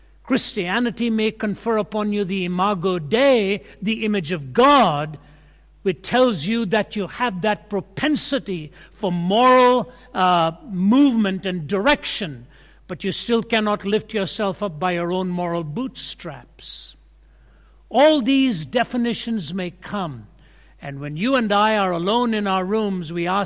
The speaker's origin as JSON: {"language": "English", "region": "Delhi", "country": "India", "tie": "born or raised there", "moved": "as an adult", "said": "I lived in India till I was 20, growing up in Delhi, so very comfortable, very fluent in Hindi. My mother was from Chennai in the south, so I'm quite comfortable with the southern Indian language of Tamil as well."}